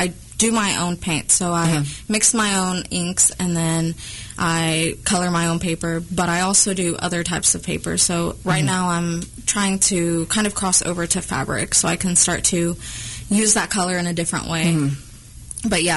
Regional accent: Mexico City, Mexico; And so growing up in Mexico City for part of my life, one of the most vivid memories I have are actually of the streets.

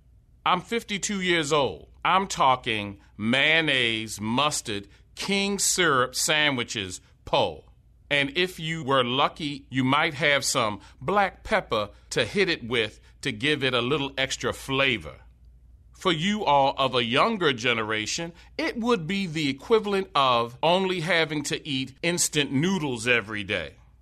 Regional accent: Baltimore, Maryland, United States; Here in my hometown of Baltimore, I see poor, homeless white people panhandling on Martin Luther King Boulevard.

